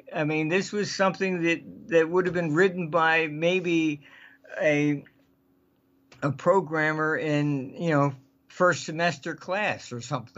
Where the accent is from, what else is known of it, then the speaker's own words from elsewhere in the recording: United Kingdom; I came from Britain